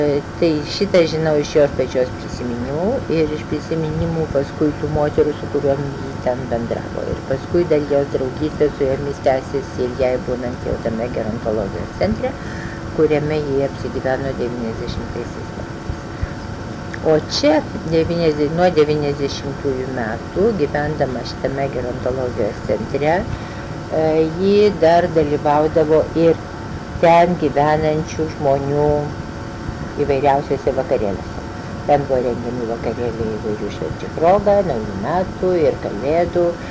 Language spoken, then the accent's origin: Lithuanian; Trakai, Vilnius County, Lithuania; aš irgi augau Trakuose